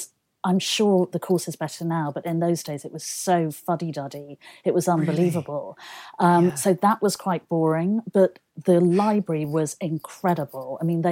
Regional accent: Manchester, North West England, United Kingdom; It was fantastic because Manchester, first of all, it has an incredible design heritage.

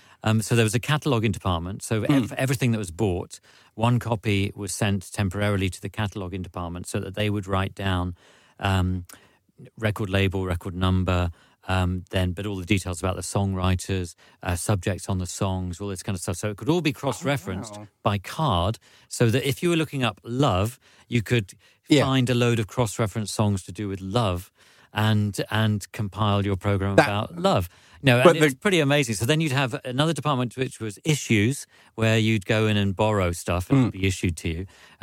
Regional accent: London, United Kingdom; I was originally from London, went to University of East Anglia in Norwich

